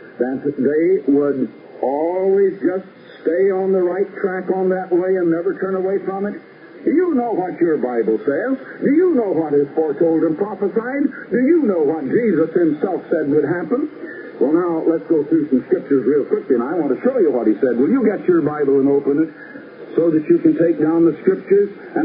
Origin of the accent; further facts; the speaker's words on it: Iowa, United States; also born or lived in Danville, Illinois / Chicago; Now, I came from Iowa myself, so I can really say that great loyalty to my own old Hawkeye state, you people back in Iowa and in Illinois, as many of you are listening back there. Well, I have lived in Illinois, too.